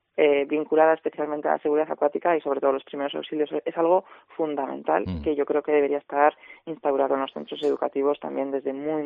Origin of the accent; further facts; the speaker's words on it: Spain; No, pues somos nosotros, españoles